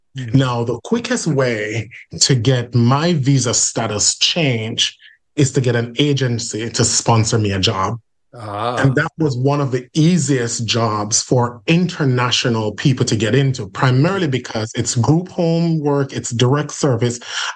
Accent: Jamaica; But growing up in Jamaica, we didn't quite know how to frame those things.

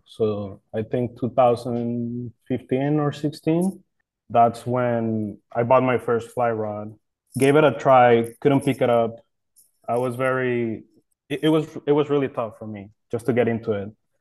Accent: Mexico; also born or lived in Pasadena, United States; I was born in Pasadena. When I was little, my mom didn't really like it here. So she moved back to Mexico with her family. My dad stayed here. So I grew up in Mexico. I came back here at the beginning of high school.

